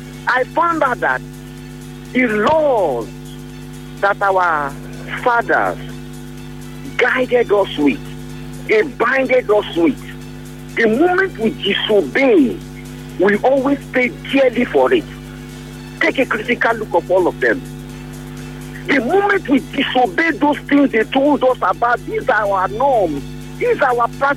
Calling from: Port Harcourt, Rivers, Nigeria; I'm calling from Port Harcourt.

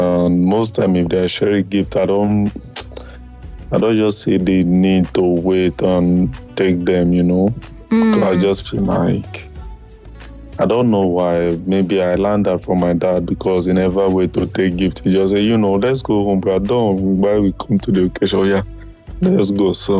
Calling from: Czechia; From Czech.

